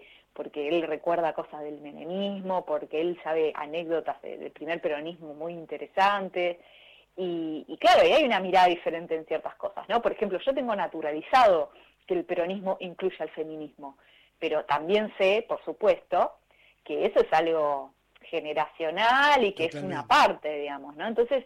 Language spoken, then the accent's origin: Spanish; Viedma, Río Negro, Argentina; Especialmente si yo soy del sur de Viedma, que hubo mucho ajuste, mucho problema